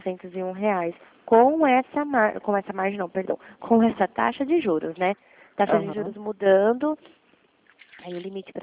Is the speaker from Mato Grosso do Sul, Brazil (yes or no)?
yes; Dourados, Mato Grosso do Sul, Brazil; Eu sou de Dourados, Mato Grosso do Sul